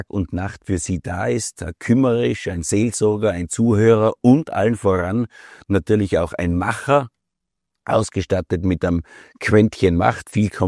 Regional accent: Tyrol, Austria; ob das zwischen Osttirol und dem Außerfern von Landeck bis nach Kufstein war in meiner Heimatgemeinde per se

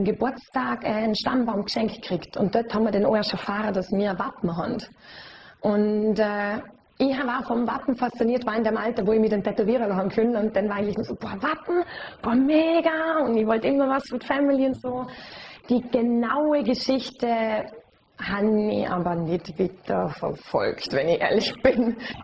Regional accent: Vorarlberg, Austria; weil man mir als Vorarlbergerin gemeint hat, ich sei ja Schweizerin. Und da hat es mir zugetan, weil das ist einfach kein Schweizer Dialekt, was wir reden.

